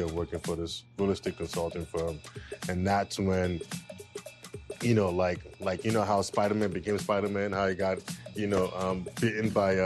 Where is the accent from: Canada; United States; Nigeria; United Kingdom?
Nigeria; Lagos; It was fantastic growing up in Lagos.